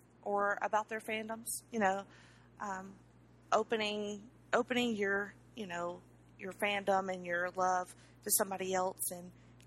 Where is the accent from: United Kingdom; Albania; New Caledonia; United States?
United States; Dothan, Alabama; You know, I'm originally from Dothan, Alabama, born and raised.